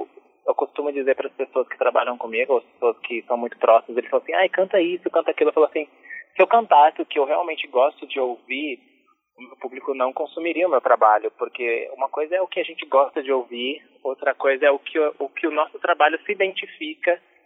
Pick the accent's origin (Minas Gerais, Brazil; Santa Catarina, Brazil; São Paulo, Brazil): São Paulo, Brazil; also born or lived in Rio de Janeiro; Eu, principalmente porque vim do interior de São Paulo, uhum, e me consagrei no Rio de Janeiro. Hoje eu moro em São Paulo